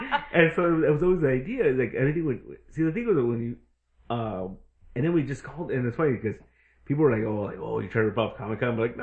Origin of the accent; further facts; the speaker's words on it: Los Angeles, California, United States; Like, I grew up in East LA. I still live there now.